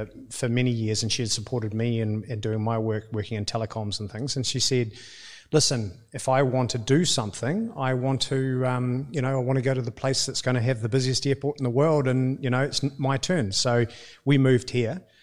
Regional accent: New Zealand; Today I was very proud as a New Zealander that we won the America's Cup.

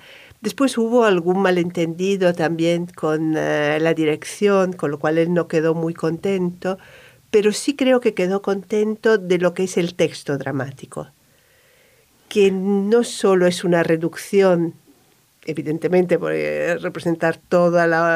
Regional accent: Rome, Lazio, Italy; Spanish is a second language; Si yo soy de Roma

